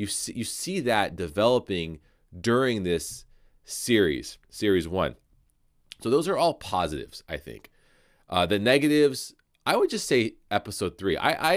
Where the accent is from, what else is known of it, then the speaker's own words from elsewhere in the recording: United States; I'm an American and I've been an American tourist plenty of times.